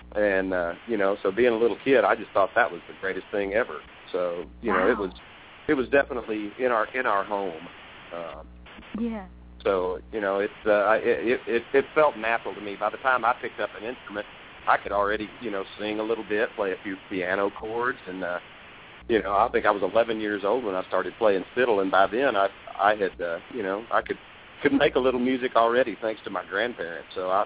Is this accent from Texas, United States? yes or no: yes; Texas, United States; Well, I tell you, I grew up in Central Texas